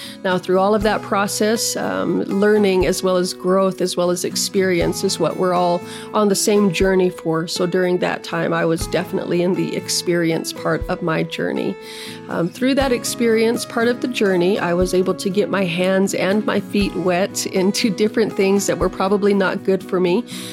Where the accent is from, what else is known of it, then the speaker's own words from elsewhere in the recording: United States; first language Navajo; I am speaking my native language, and I speak Navajo, not fluently, but enough to get me by to let you know who I am, what it is that my purpose is here on Earth